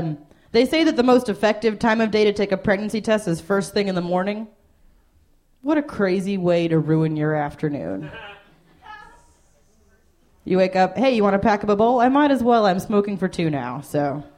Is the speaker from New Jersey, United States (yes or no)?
yes; South Orange, New Jersey, United States; also born or lived in Asheville, North Carolina; now in Washington, United States; I'm from South Orange, New Jersey, but I just moved from Asheville, North Carolina.